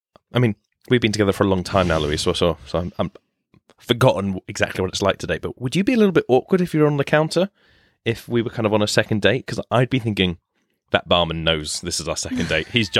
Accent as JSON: {"language": "English", "country": "Spain", "tie": "born or raised there", "said": "I grew up in Spain."}